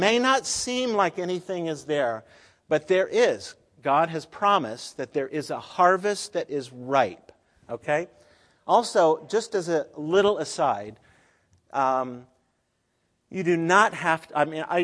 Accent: Southeast, United States; I'm from the Southeast. My folks and family live close in Florida.

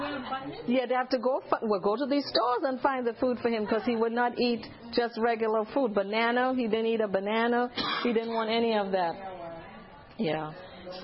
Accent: Trinidad & Tobago; when my husband and I were missionaries in Trinidad originally, I'm from Trinidad

